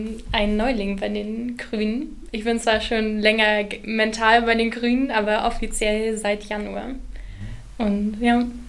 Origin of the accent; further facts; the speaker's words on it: Friedrichshafen, Baden-Württemberg, Germany; Also ich bin Häflerin. Ich bin hier in Friedrichshafen im Osten geboren.